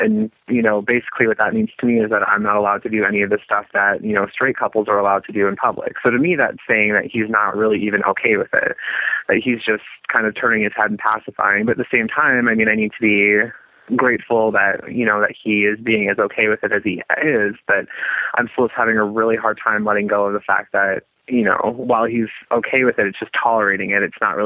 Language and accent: English; South Dakota, United States; Basically, I'm 26, I'm gay, and I'm originally from South Dakota. Got a very traditional, conservative kind of Midwestern family.